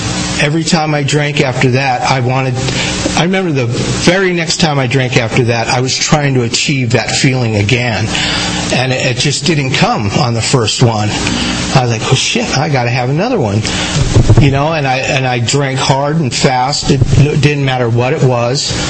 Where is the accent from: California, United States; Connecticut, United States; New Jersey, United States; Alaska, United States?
New Jersey, United States; Jersey City; born there; I was born in Jersey City, New Jersey, and for a while I lived there.